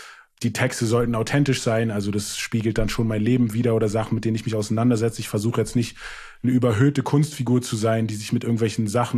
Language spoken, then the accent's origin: German; Germany; first language English; German is a second language; ist ja meine Muttersprache auch. Und ich habe auch keinen deutschen Rap gehört eigentlich. So, das kam erst später, dass man dann so Kollegen und sowas, aber eigentlich ganz lange auf Englisch gerappt, dann irgendwann mal gemerkt, okay, ist nicht so cool auf Englisch, wenn man aus Deutschland